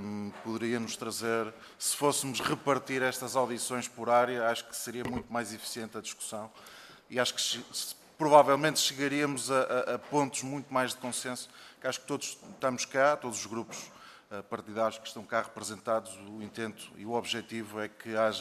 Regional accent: Braga, Portugal; uma empresa de Braga, que é a minha terra

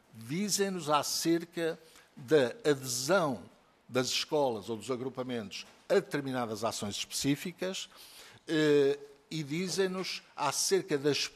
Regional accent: Portugal; eu fico satisfeito como português

